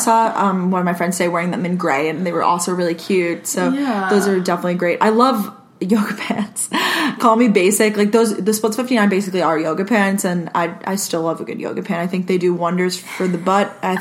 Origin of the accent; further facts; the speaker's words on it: New York, United States; So my favorite, I'm from New York. I'm from Long Island.